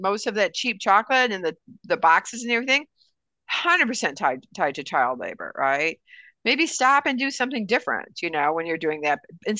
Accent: California, United States; Sorry, I keep calling patrol because I'm from California.

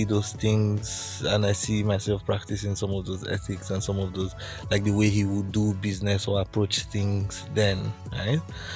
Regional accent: Warri, Delta, Nigeria; I grew up in Warri, right? So there doesn't see a lot of computer or technology things around.

